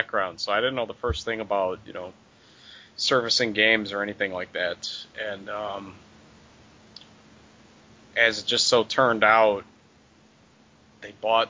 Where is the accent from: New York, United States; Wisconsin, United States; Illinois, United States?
Illinois, United States; Crete; I was born in the south suburbs. I am originally from Crete, Illinois, which is a south suburb. It's roughly 35 miles south of Chicago.